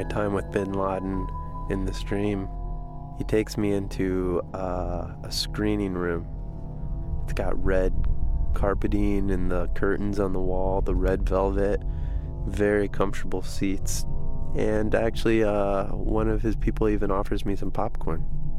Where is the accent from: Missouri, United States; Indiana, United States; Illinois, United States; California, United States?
Illinois, United States; Chicago; I'm from Chicago. And I don't really know what I'm doing here.